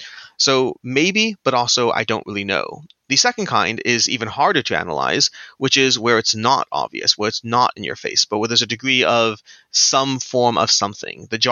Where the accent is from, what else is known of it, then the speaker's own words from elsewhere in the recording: Toronto, Ontario, Canada; also born or lived in Cleveland, United States; I grew up in Toronto, I went to high school in Cleveland